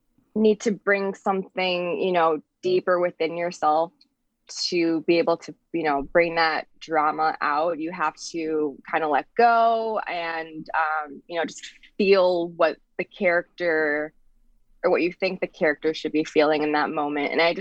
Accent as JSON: {"language": "English", "region": "Pennsylvania", "country": "United States", "said": "The play was actually set in Pennsylvania, and like I mentioned, I'm originally from Pennsylvania, so a lot of, you know, relatable factors there."}